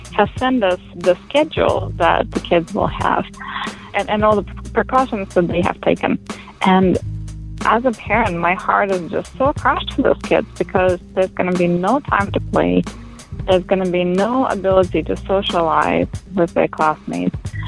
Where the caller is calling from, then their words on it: La Mirada, California, United States; I'm calling from La Mirada, California